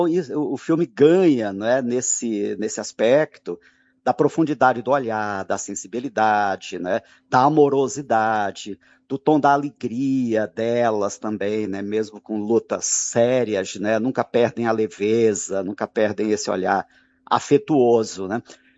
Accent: Northeast Region, Brazil; mesmo eu como migrante também, como nordestino também

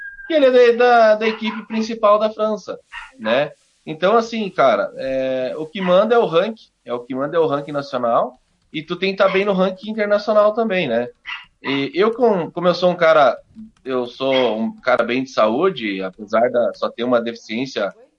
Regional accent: Barros Cassal, Rio Grande do Sul, Brazil; sou natural de Barros Cassal. Cheguei agora ontem em Barros Cassal.

